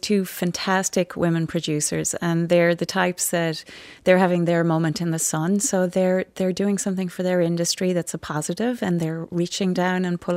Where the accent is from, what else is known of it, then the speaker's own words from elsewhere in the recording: Kilconnell, Connacht, Ireland; I'm from East Galway. I'm from a village called Kilconnell.